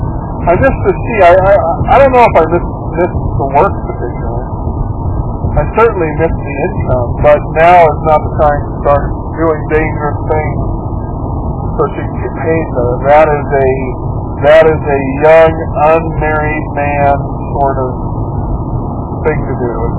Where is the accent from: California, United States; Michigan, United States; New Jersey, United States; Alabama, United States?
California, United States; Los Angeles; born there; I was born in Los Angeles. I was born in Los Angeles County, California. Not a rural area at all.